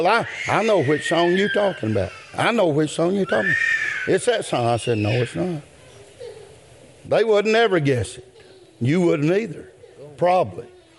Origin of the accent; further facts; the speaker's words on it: the South, United States; If you want to go historically, I'm from the South. You can call me a rebel, go right ahead.